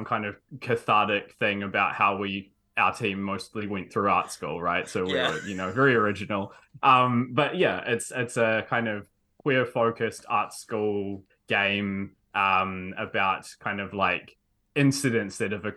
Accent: Blenheim, Marlborough, New Zealand; I'm from Blenheim originally, from Marlborough, so totally have that had that small town mildly closeted like weird experience to draw from.

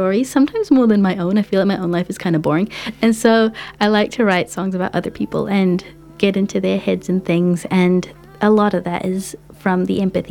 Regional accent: Bangladesh; like I said before, I'm from Bangladesh. I come from a very musical culture.

